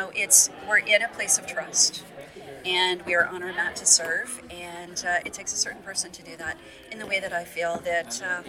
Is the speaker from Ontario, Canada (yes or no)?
yes; Cherry Valley, Ontario, Canada; also born or lived in Point Peter; I did. I grew up, I was born at Point Peter, and then I grew up mainly in Cherry Valley.